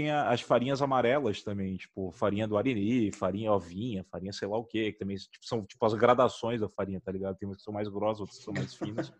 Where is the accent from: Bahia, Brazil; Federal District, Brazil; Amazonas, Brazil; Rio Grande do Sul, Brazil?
Amazonas, Brazil; Eu, enquanto amazonense, eu fico sinceramente ofendido. Assim. Não, não que eu não goste, cara, mas é que farinha, justamente, eu cresci com farinha de mandioca.